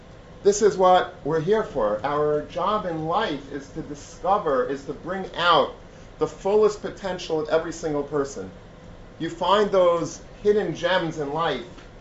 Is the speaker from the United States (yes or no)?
yes; Long Beach, New York, United States; Maybe they exist in the five towns or whatever. I grew up in Long Beach.